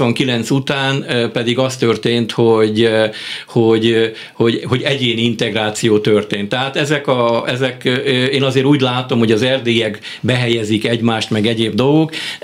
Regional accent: Eastern Hungary, Hungary; én egy kelet-magyarországi faluban nőttem föl, ahol láttam idegeneket, a tirpákok, a cigányok, hallottam erről meg arról, és az, hogy én magyar vagyok, az egy dolog.

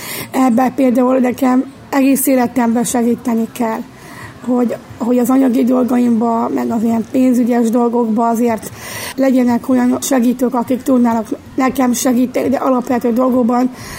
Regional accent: Komló, Baranya, Hungary; Hú, hát én 93-ban születtem. 93-tól élek Komlón, ugye?

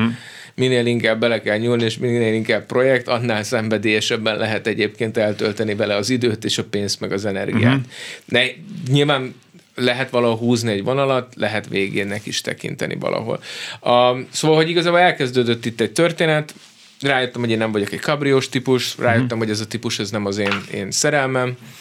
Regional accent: Budaörs, Pest, Hungary; A Budaörsön nőttem föl.

